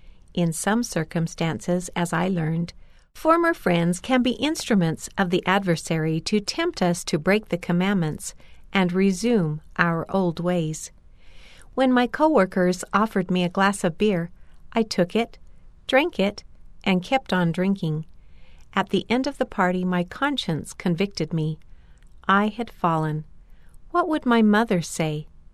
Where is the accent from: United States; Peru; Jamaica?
Peru; my home country of Peru